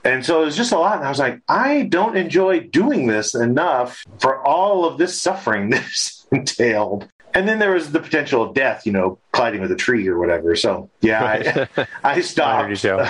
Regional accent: California, United States; moved away as an adult; now in Colorado, United States; California. Southern California.

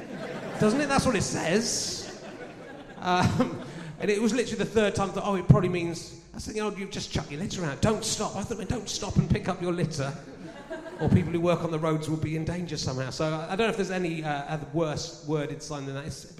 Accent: Pocklington, Yorkshire and the Humber, United Kingdom; born there; So you're from Hull. I'm from Pocklington.

